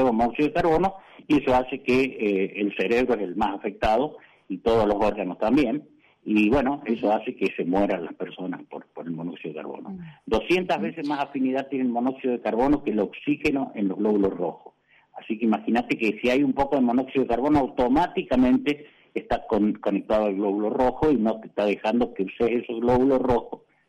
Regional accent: Mendoza, Argentina; yo soy nacido en Mendoza, en la zona sur, y hacía mucho frío, y yo me acuerdo cuando yo era chico

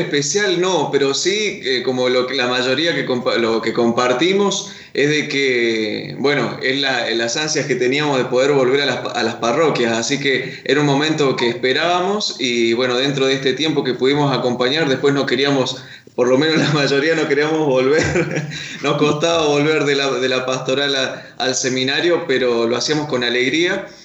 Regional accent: Rincón de los Sauces, Neuquén, Argentina; soy de Rincón de los Sauces, aprovecho a saludar ahí a Claudia, a Néstor, de Rincón de los Sauces, de la provincia de Neuquén. Bueno, mis estudios los hice ahí, trabajé también ahí y en Rincón

